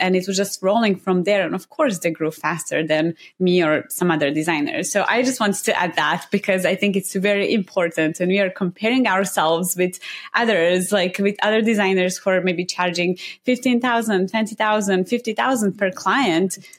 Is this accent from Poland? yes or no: no; Serbia; English is a second language; now in Austin, United States; And I'm going to just mention that I'm from Serbia, but I live in Austin, Texas. And so all my family is back in Serbia.